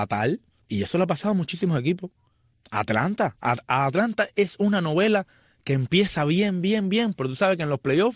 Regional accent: Matanzas, Cuba; pero como nosotros somos de Matanza, yo pongo a Matanza.

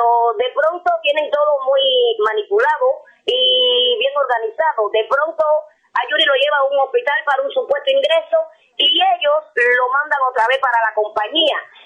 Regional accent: Cuba; nuestros derechos y nuestras oportunidades como cubanos

